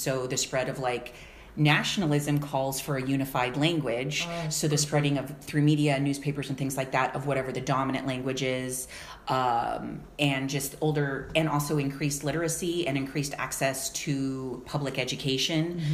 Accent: United States; I think one of the things that I learned in Africa that I've taken with me back to the US, I'm American as an aside

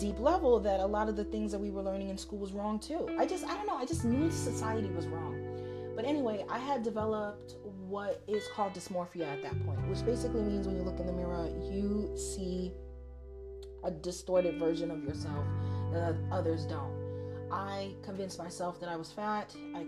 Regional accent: Harlem, New York, United States; And growing up in Harlem, at that time in the late 80s and early 90s, you know, it was like the crack epidemic.

